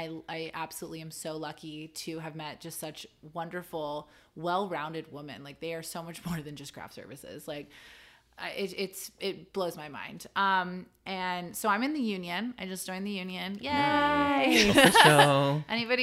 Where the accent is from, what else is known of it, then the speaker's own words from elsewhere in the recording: Tokyo, Japan; I think a part of that was growing up in Tokyo